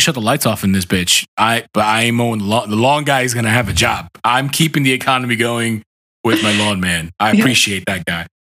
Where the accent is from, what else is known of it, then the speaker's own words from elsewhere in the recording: Brooklyn, New York, United States; moved away; I grew up in Brooklyn, New York in a concrete jungle. Like, the only piece of grass I ever saw was a baseball field where I played baseball on.